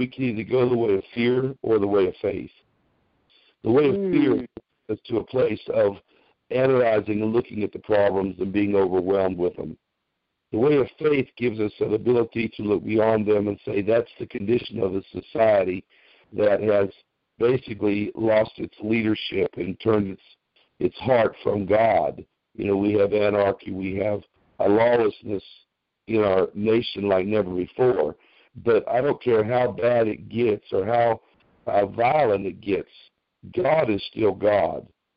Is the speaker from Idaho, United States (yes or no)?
no; California, United States; I said, well, I was from California, but now I'm from the South.